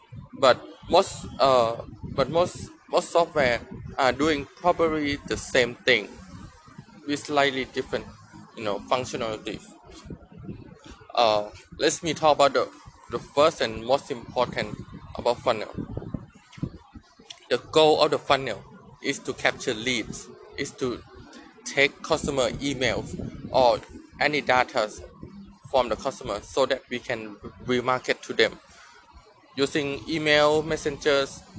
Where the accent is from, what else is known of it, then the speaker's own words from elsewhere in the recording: Thailand; I'm from Thailand.